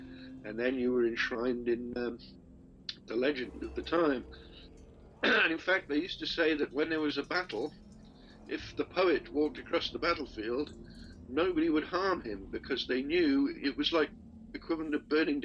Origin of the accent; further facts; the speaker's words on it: Cardiff, Wales, United Kingdom; Okay, well, I'm from Cardiff, Wales.